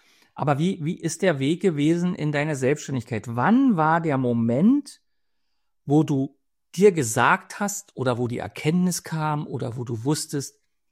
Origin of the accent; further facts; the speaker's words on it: Berlin, Germany; ich sitze in Berlin. Ich bin Berliner. Quasi sitze ich wirklich im Zentrum der Macht zwischen dem Wirtschaftsministerium und dem Verkehrsministerium.